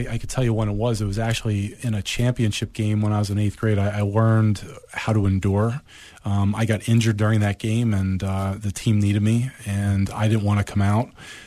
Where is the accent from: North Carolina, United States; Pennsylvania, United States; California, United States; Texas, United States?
Pennsylvania, United States; Shamokin; And growing up in Shamokin, you know